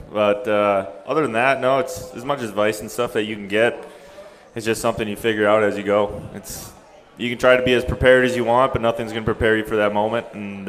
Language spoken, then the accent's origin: English; Minnesota, United States; now in Nashville, United States; I'm from Minnesota. My family's from Minnesota.